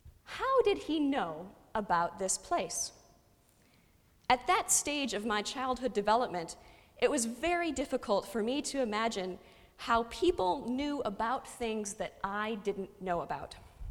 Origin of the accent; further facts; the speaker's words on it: Illinois, United States; I grew up right outside Chicago and right next to O'Hare Airport, one of the busiest airports in the world.